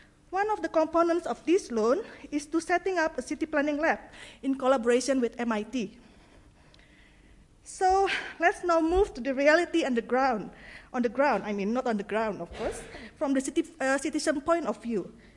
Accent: Cirebon, West Java, Indonesia; Then you have Cirebon, which is my hometown, a city of 300,000 people. It's a secondary city.

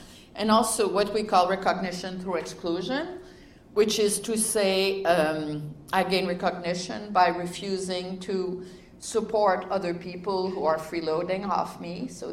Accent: Quebec, Canada; Ottawa, the lower black circle, is where I grew up. I grew up on the Quebec side, just across the river. On one side of the river, everyone speaks English, or the majority speaks English. On the other side, the majority speaks French, which is where I grew up.

